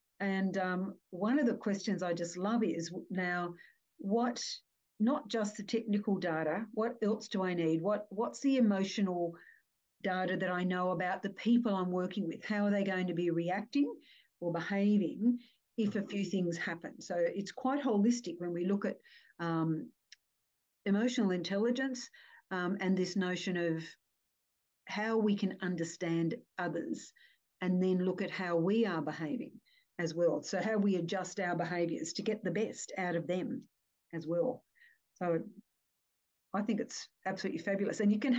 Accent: Australia; I grew up in Australia

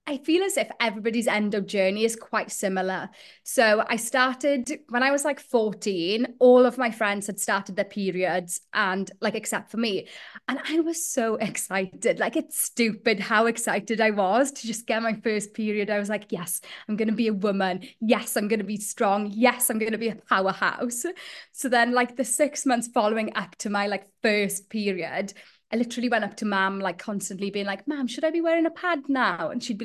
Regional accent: Llanwrda, Wales, United Kingdom; So I was raised in South Wales in a place called Llanwrda, which is in Carmarthenshire

